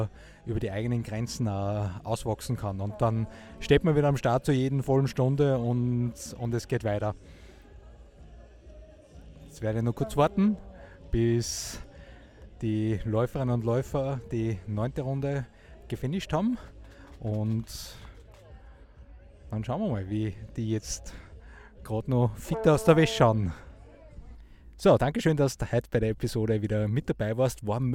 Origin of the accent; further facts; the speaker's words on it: Steyr, Upper Austria, Austria; der WSV Trattenbach, das ist ja meine Heimatregion da, Nationalparkregion Steyr und Umgebung